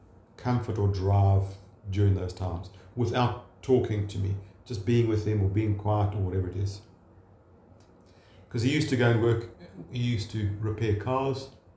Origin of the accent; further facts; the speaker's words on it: Zambia; she was in Zambia, I was brought up in Zambia.